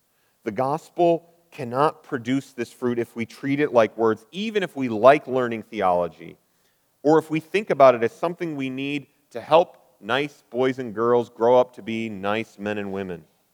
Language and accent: English; Wisconsin, United States; I'm very from Wisconsin.